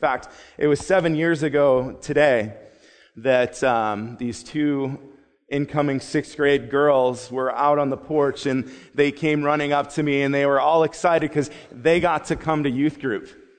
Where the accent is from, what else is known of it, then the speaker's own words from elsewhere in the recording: Dunkirk, New York, United States; born there; I was born in Dunkirk, New York, and my parents lived in Conowango.